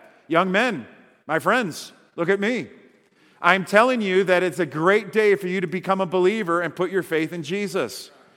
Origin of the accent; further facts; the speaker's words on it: Wisconsin, United States; I was raised in Wisconsin, and I had never been more miserable than on three consecutive nights in the woods of Columbia, South Carolina.